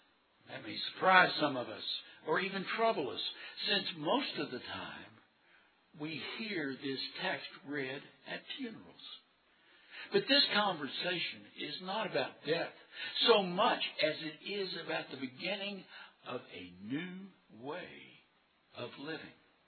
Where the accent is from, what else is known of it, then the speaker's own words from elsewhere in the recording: Huntington, West Virginia, United States; I grew up in Huntington. And while I was there in Huntington, we moved and lived in four different houses during my early years.